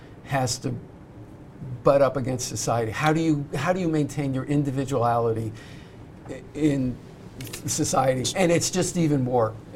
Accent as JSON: {"language": "English", "region": "Ohio", "country": "United States", "tie": "born or raised there", "said": "I was born and raised in Southern Ohio."}